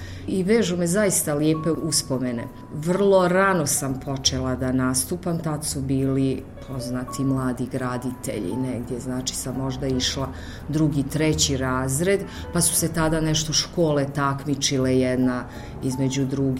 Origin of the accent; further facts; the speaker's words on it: Brčko, Brčko District, Bosnia & Herzegovina; Inače, rođena sam u Brčkom prije 43 godine, dakle 20. oktobra.